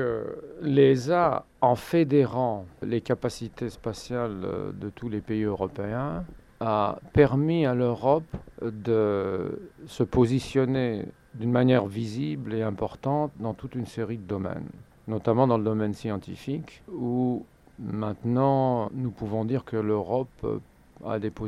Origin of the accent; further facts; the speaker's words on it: Belgium; je suis belge